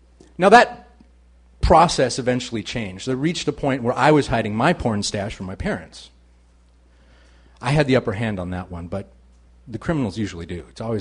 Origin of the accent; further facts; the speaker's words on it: Midwest, United States; Growing up in the Midwest, you don't really see your mother walking around naked in the house very often.